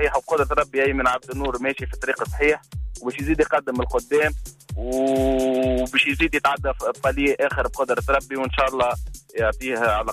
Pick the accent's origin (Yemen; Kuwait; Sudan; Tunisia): Tunisia; Sahel; من التونسيين الكل ويشرفنا كتونسيين ويشرف الساحل الكل